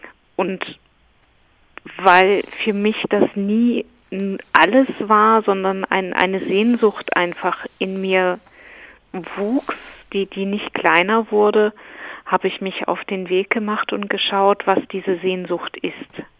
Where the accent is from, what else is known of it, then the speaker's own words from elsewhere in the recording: Mecklenburg-Vorpommern, Germany; Ich habe meine Kindheit in der DDR verbracht, in Mecklenburg. Ich bin in einer katholischen Familie groß geworden, war aber als Kind nicht getauft.